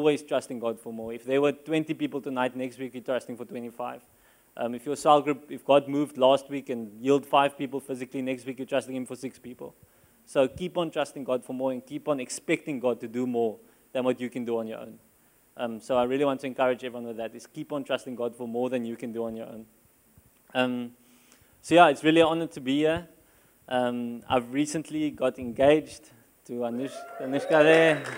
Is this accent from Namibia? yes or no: yes; Walvis Bay, Erongo, Namibia; for those who not know me. I'm from Walvis Bay. I'm in Shofar, Walvis Bay.